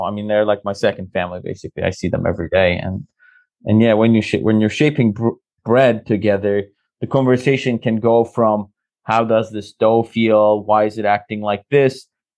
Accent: Cyprus; You know, I'm from Cyprus in the Mediterranean, you know, but I didn't know anything else.

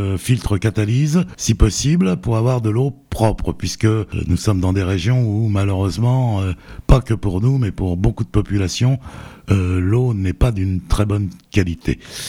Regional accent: France; parce que en tant que Français

